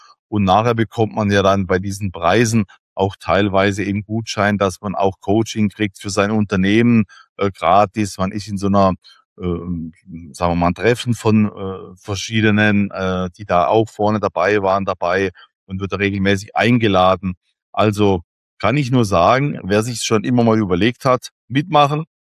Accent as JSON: {"language": "German", "town": "Villingen-Schwenningen", "region": "Baden-Württemberg", "country": "Germany", "tie": "born or raised there", "said": "damals in Villingen-Schwenning, wo ich aufgewachsen bin."}